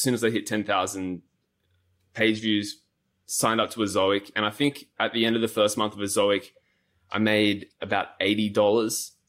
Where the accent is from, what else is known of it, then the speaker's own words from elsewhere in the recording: Australia; accent: Australian; So I grew up in Australia, finished my degree back home, and then I did the almost rite of passage for young Australians.